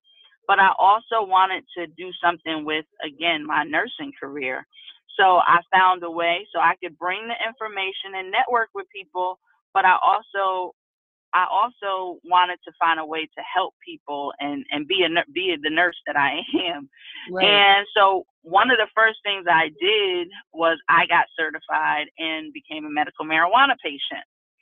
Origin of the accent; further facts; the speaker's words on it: Connecticut, United States; I'm a nurse from Connecticut, and I want to work in the cannabis industry.